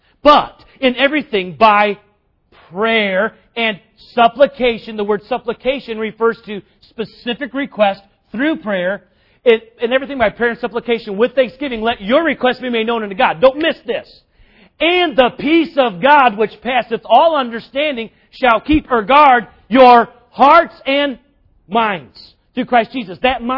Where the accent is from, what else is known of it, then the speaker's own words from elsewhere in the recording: South Carolina, United States; You know, I grew up in South Carolina, and my dad would make us carry firewood from the crawl space up 14 steps